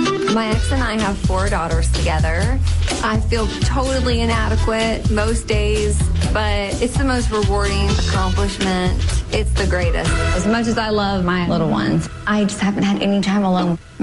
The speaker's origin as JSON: {"language": "English", "town": "Dallas", "region": "Texas", "country": "United States", "said": "I'm 37, and I'm from Dallas, Texas."}